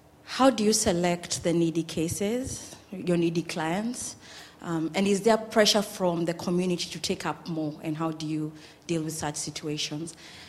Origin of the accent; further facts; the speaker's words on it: Kenya; from Kenya, and I understand the poverty context that you've shared